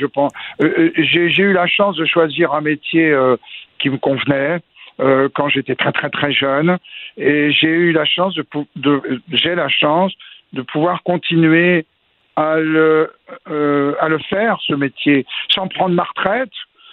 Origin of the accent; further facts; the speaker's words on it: France; Oh, bah pas quand on est français.